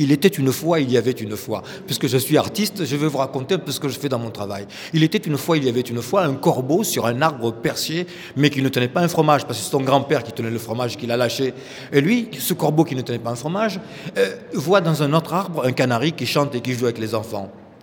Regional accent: Marseille, Provence-Alpes-Côte d'Azur, France; je suis né à Marseille, j'ai tout le temps vécu à Marseille. J'ai 53 ans, je suis né en 55.

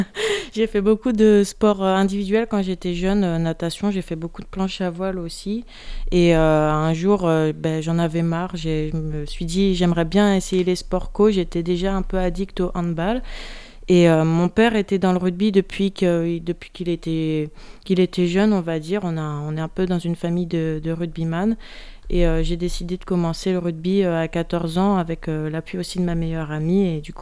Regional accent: Sainte-Anne, Guadeloupe, France; je suis née à BMEO. Après, la Guadeloupe, c'est très petit. J'ai vécu à Sainte-Anne

